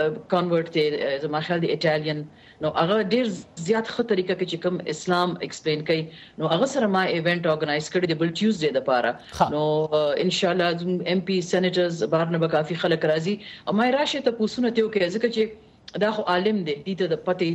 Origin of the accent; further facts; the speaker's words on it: Pakistan; now in Canada; لکه زه پکې د پاکستان یم